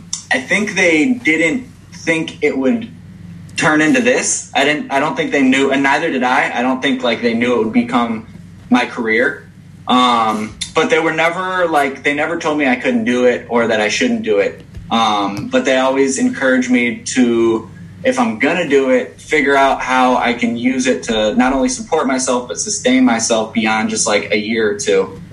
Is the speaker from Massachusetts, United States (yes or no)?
no; Evanston, Illinois, United States; so I grew up in Evanston, like just north of Chicago.